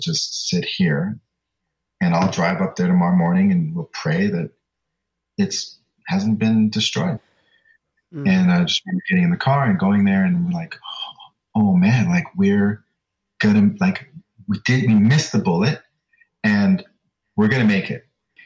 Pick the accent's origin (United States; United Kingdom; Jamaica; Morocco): Jamaica; So I'm Jamaican